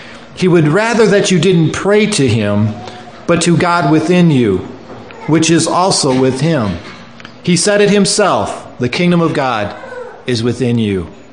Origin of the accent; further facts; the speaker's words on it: Union Grove, United States; In a church where I was growing up in Union Grove, we had a person who was formerly a member of the Church of Satan.